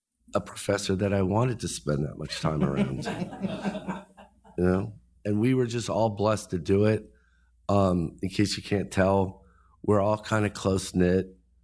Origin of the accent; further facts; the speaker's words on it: Las Vegas, Nevada, United States; I'm from Las Vegas.